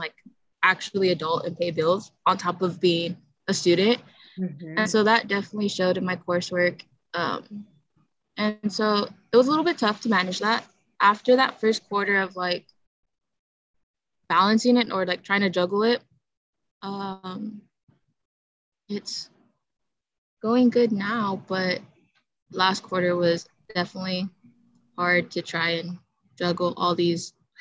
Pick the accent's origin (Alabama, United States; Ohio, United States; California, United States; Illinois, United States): California, United States; Bakersfield; I'm in Riverville, and I'm from Bakersfield. So I went home for the break.